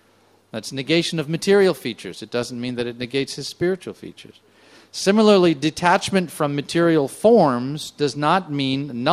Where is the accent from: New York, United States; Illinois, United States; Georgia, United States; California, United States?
New York, United States; I come from New York. Please don't hold that against me.